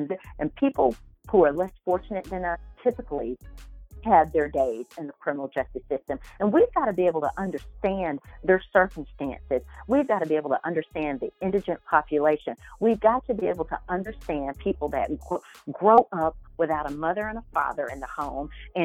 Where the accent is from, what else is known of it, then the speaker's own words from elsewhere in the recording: Birmingham, Alabama, United States; also born or lived in Selma / Montgomery; I'm actually originally from Selma, Alabama. I was actually, my mom and dad are both from Selma.